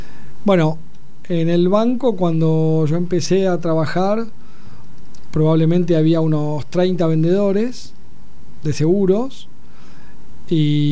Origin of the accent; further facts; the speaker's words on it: Ciudad Evita, Buenos Aires Province, Argentina; Bueno, nací en Ciudad Evita, un barrio del partido de La Matanza, donde fui inmensamente feliz